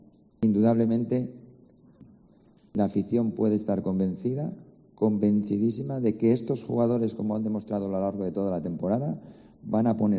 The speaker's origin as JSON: {"language": "Spanish", "country": "Argentina", "said": "Siendo argentino."}